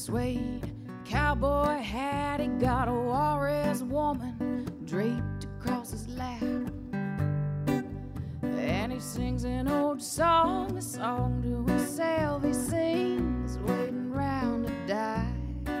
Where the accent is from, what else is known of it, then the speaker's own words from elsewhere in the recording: Tallahassee, Florida, United States; We're from Tallahassee. Anytime we play in Tallahassee, my dad comes to our shows.